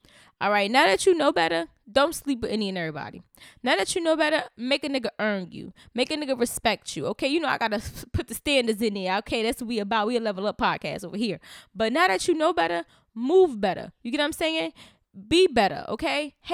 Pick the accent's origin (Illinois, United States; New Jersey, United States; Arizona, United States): New Jersey, United States; Newark; And growing up in Newark, or East Orange, whatever one you want to, you know, use. Newark, I'm gonna say this. Growing up in North Jersey